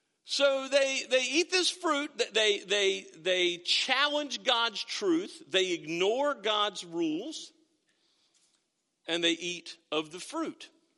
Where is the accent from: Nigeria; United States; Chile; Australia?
United States; We're teenage boys. Of course our feet stink. Our feet are sweaty. We're from Washington County, you know.